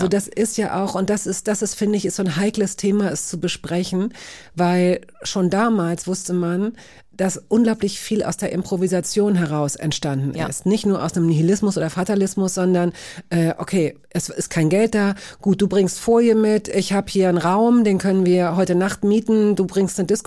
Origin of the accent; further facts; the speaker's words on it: Hanover, Lower Saxony, Germany; now in Berlin, Germany; Ich komme aus Hannover.